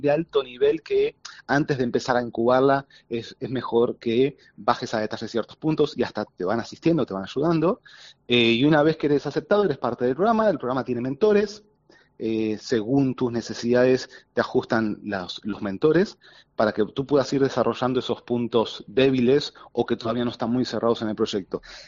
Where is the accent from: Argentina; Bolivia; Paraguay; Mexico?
Argentina; moved away as an adult; now in Spain; Yo, como mi acento lo acusa, no soy andaluz ni gallego. ¿Y por qué estoy en el polo? Porque cuando dejé Argentina con el afán de emprender